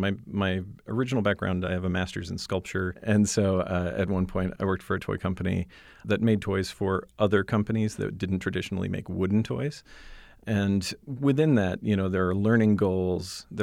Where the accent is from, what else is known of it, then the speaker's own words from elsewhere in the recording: Saudi Arabia; I come from a place of growing up in Saudi Arabia in a totally different situation.